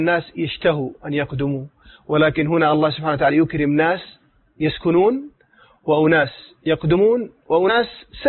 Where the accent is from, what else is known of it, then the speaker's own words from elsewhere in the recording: Mecca, Makkah Province, Saudi Arabia; لما قلت له أنا من مكة